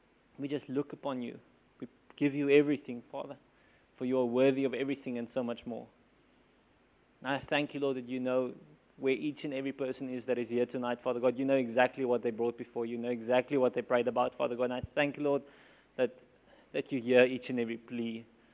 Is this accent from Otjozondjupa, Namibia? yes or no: no; Walvis Bay, Erongo, Namibia; for those who not know me. I'm from Walvis Bay. I'm in Shofar, Walvis Bay.